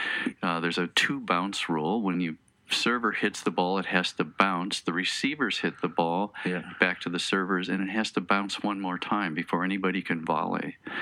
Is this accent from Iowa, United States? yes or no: yes; Bettendorf, Iowa, United States; I went back to my hometown, which is Bettendorf, Iowa, if anybody's heard of that.